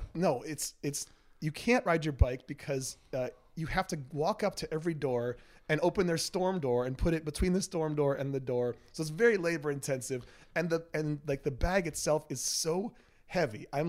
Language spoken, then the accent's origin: English; Ann Arbor, Michigan, United States; also born or lived in Minnesota; I'm from Ann Arbor, Michigan. Raised there, born in Minnesota.